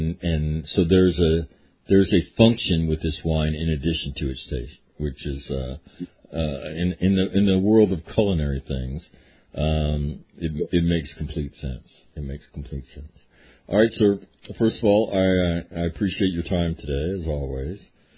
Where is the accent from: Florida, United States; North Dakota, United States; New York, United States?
North Dakota, United States; Because we're the hicks from North Dakota.